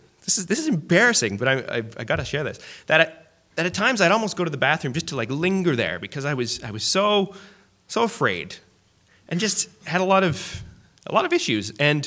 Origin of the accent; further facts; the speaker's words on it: Timmins, Ontario, Canada; I'm from Timmins, and I don't really care much for introductions that much.